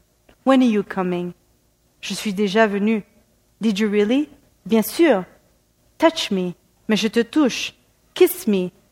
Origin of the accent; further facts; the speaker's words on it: Bethlehem, West Bank, Palestine; But I'm from Bethlehem. And they'd say, oh, Bethlehem, Pennsylvania. And I'd be not quite Palestine.